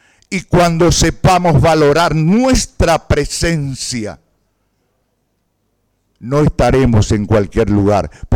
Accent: Paraguay; Más allá de los colores, importan los colores, somos paraguayos todos.

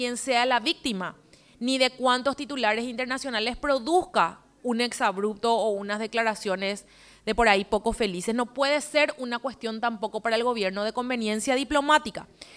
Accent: Paraguay; lo que nos une a todos por igual con como paraguayos

